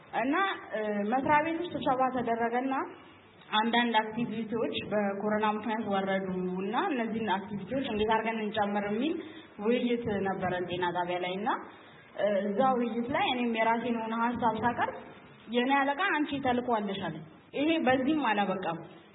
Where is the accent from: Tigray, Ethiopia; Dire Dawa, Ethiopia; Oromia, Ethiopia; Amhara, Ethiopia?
Dire Dawa, Ethiopia; እኔ ድሬዳዋ ነው የተወለድኩት ያደግኩት